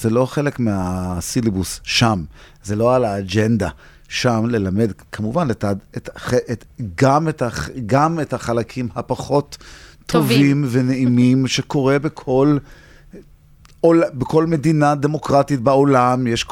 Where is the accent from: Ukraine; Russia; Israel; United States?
United States; גדלתי בארצות הברית, אבא שלי צעק עליי בעברית כל החיים שלי, אז למדתי עברית, גם הייתי בבית ספר יהודי